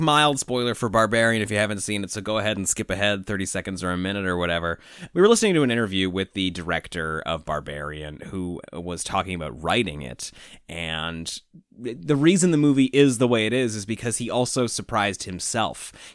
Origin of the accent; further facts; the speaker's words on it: Toronto, Ontario, Canada; commercials that we grew up with in Toronto